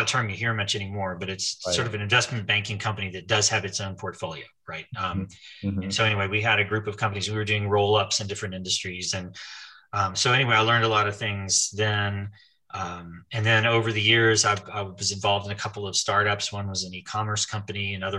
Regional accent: Houston, Texas, United States; I was born in Houston, in Briarcroft, which is a little sliver of a neighborhood, kind of out near Briar Grove, I guess. And went to the public schools here

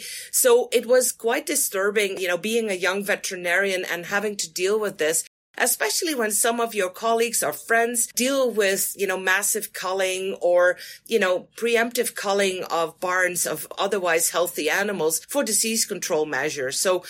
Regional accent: Netherlands; English is a second language; probably my accent gives it away from the Netherlands. So I practiced in the Netherlands in 1997.

